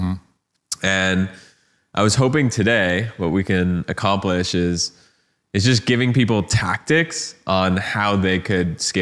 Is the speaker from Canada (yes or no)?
yes; Canada; I'm Canadian.